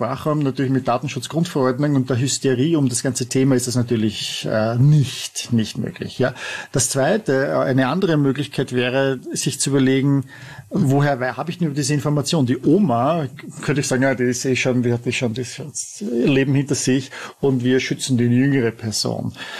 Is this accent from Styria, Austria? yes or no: no; Vienna, Austria; ich bin Wiener.